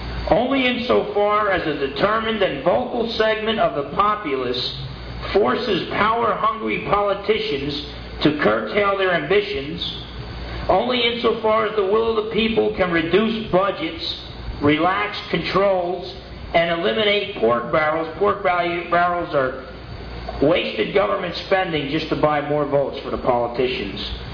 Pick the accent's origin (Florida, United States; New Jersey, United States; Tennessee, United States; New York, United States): New Jersey, United States; I grew up in New Jersey. We went to the Statue of Liberty several times.